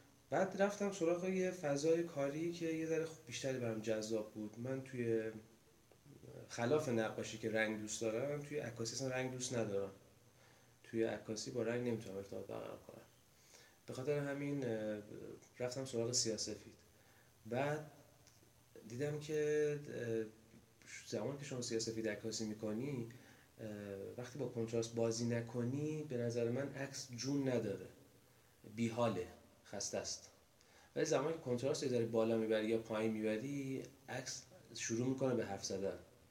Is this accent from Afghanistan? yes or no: no; Borujerd, Lorestan, Iran; born there; من متولد، من در واقع متولد بروجردم، ولی به خاطر اینکه اون زمان جنگ بود و اون بیمارستانی که من توش به دنیا اومدم کلا تخریب شد با بمباران، شناسنامه منو از تهران گرفتن